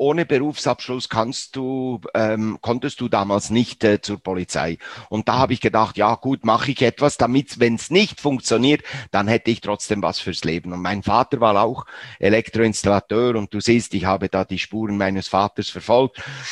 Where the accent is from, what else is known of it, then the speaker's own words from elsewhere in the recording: Bern, Switzerland; aufgewachsen, wie gesagt, in Bern.